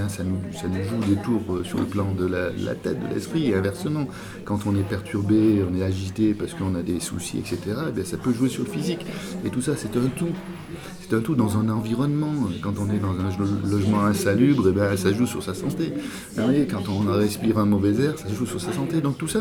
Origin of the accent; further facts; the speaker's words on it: Die, Auvergne-Rhône-Alpes, France; born there; Je suis né à Die. Mais j'habite une maison que mes grands-parents ont achetée en 1927.